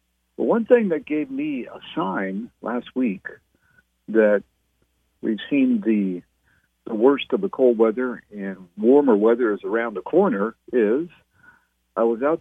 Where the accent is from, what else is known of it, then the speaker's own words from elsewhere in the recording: Canada; now in San Antonio, United States; I grew up in Canada, and it was snowy and cold for about 5 months of the year